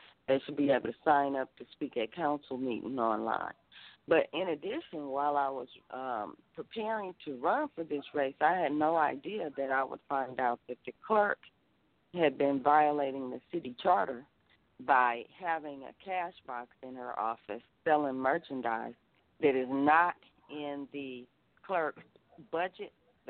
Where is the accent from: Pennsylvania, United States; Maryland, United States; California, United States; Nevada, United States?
California, United States; Compton; I'm a taxpayer who was born and raised in Compton